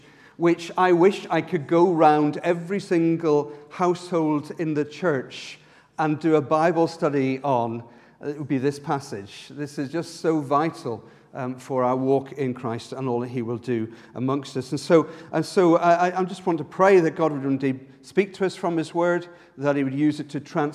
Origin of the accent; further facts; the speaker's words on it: Ireland; I was brought up in Ireland, a very religious country, one that's which both had religion on both the Protestant and Catholic side.